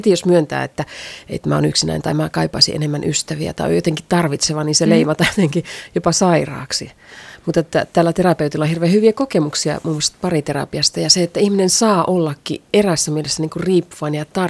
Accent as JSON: {"language": "Finnish", "region": "Lapland", "country": "Finland", "lives_now": "Oulu, Finland", "said": "Mä myönnän, että mä itse muutin tuolta Lapista tänne Ouluun"}